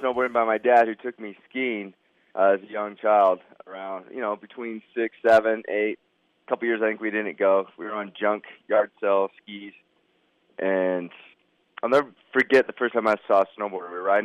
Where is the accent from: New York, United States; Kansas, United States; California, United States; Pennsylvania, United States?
California, United States; Fresno; I grew up in Fresno, which, if anyone knows where Fresno, California is, it's in the center of the valley. There's no mountains. It's all farmland.